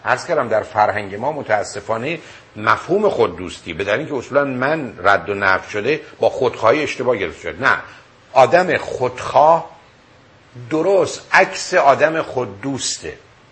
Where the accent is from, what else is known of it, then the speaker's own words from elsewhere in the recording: Iran; ببین ما ایرانیام